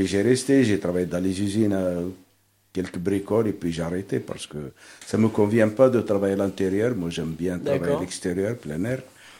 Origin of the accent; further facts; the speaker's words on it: Algeria; moved away as an adult; now in France; parce que quand je venais de l'Algérie, j'ai eu mon frangin là, qui m'accueillait en France, voilà.